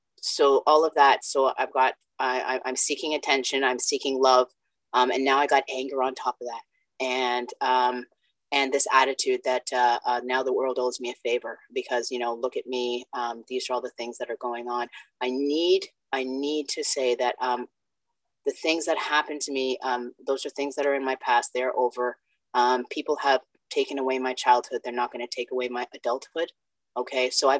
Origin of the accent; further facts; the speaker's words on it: Canada; also born or lived in Jamaica; So just to backtrack a bit, I was born in Jamaica, came to Canada when I was five on a resentment. No, sorry, two, three, on a resentment.